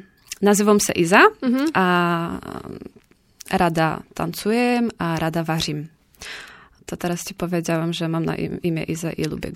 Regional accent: Moravian-Silesian Region, Czechia; Zaolzie, ono nie jest zupełnie jakieś duże, a każda wioska ma troszeczkę inną tę gwarę. Że na przykład u nas na Górali, tam jest bardziej w tej gwarze czechizmów, ale znowu za Cieszynem Dolanie mówią bardziej po polsku.

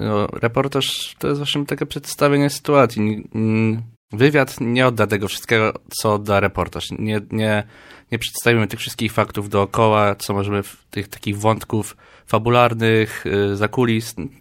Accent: Płock, Masovian Voivodeship, Poland; z racji, że jestem z Płocka, to łatwo było nabyć różne kontakty

